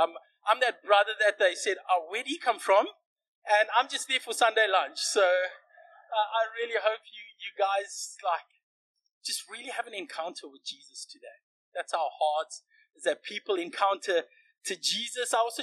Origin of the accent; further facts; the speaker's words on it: Secunda, Mpumalanga, South Africa; now in Cape Town, South Africa; So we're from Secunda. I was born and raised.